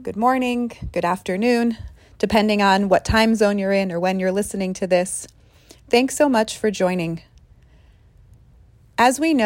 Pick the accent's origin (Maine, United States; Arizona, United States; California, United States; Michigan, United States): California, United States; Los Angeles; I'm from Los Angeles